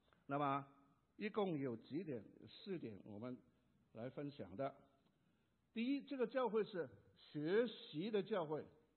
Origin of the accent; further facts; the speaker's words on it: Guangdong, China; 以前我在香港是，我是广东人的